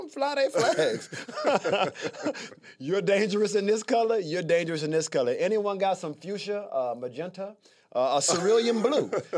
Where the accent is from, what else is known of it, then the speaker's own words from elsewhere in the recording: Prichard, Alabama, United States; also born or lived in Mobile; I'm from Mobile, Alabama. Let me be clear. I'm from Pritchett, Alabama.